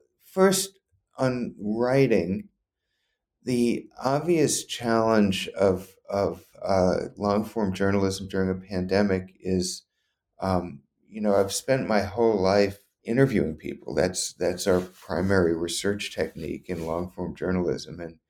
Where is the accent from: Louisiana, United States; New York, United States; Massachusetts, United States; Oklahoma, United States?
Louisiana, United States; I didn't know any journalists when I was growing up. And I grew up in Louisiana.